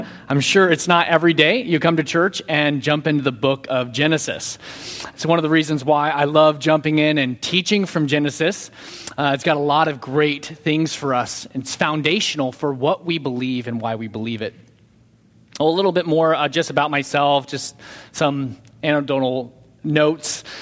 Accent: California, United States; I realized that's what the Californians, I grew up in California, we always called it the EV Free.

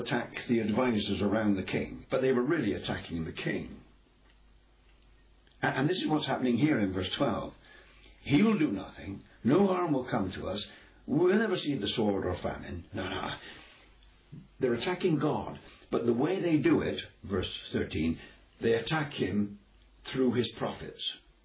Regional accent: England, United Kingdom; In the past, in my country, I'm an Englishman

